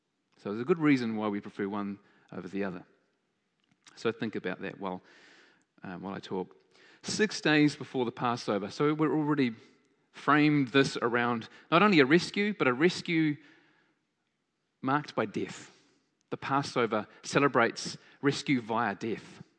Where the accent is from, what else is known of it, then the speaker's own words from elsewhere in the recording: Adelaide, South Australia, Australia; Because this guy was from Bethsaida, and I'm from Adelaide. In Galilee, and that's Adelaide's in Australia.